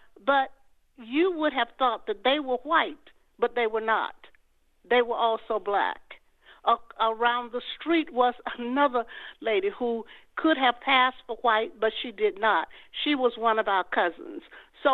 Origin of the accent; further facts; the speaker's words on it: Eufaula, Alabama, United States; I'm from Alabama, Eufaula, Alabama, and believe it or not, I lived in an integrated neighborhood back in the early 50s.